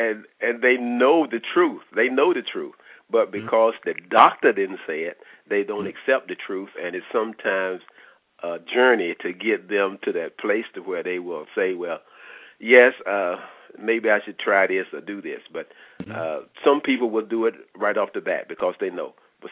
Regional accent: North Carolina, United States; Well, I'm from North Carolina. We lived on a farm. We raised our own food, but a lot of the food that we raised was pork, and pork is full of parasites.

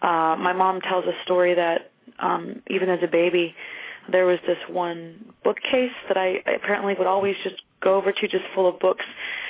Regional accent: Florida, United States; And so I really, always say I grew up in Florida. That's my home.

